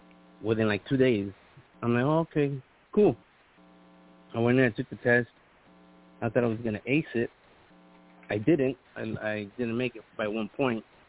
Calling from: California, United States; I'm calling from California.

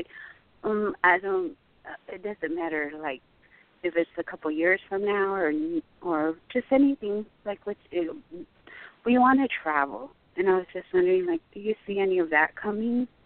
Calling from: Arizona, United States; I'm calling from Arizona.

